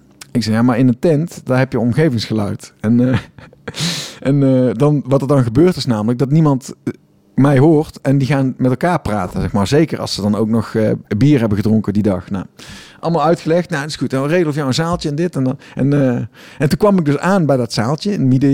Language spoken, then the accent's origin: Dutch; Tilburg, North Brabant, Netherlands; Ik kom uit Tilburg, ik woon in Tilburg.